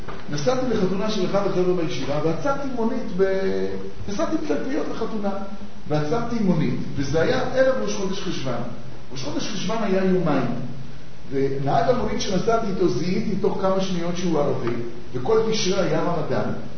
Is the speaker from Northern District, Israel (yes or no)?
no; Tel Aviv, Tel Aviv District, Israel; אנחנו בתור תל אביבים, שגדלנו בתל אביב